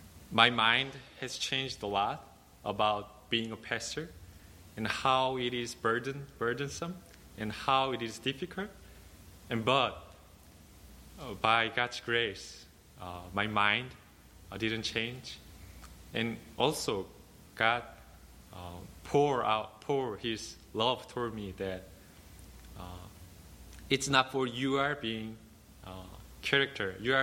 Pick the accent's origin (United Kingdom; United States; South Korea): South Korea; born there; English is a second language; First of all, I was born in Korea, in Christian home.